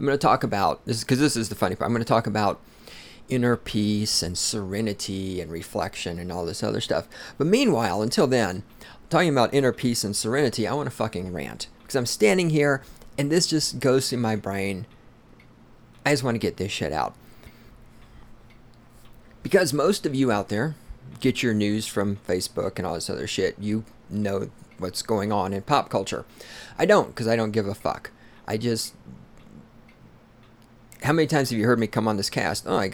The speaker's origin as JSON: {"language": "English", "region": "the South", "country": "United States", "said": "Okay, number one, I am from the South. The South is a different culture from other places in the United States."}